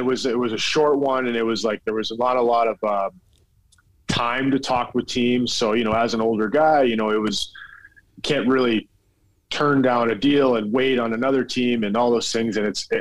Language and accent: English; Alaska, United States; now in Philadelphia, United States; And, you know, I came from that, growing up in Alaska, and Philly kind of reminds me of that with the people